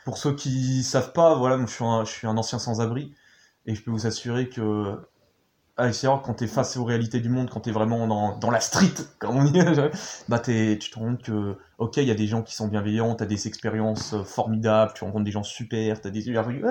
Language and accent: French; Orly, Île-de-France, France; moi, à la base, il faut savoir que je viens du 94, j'ai grandi à Orly, en fait, en pleine cité et tout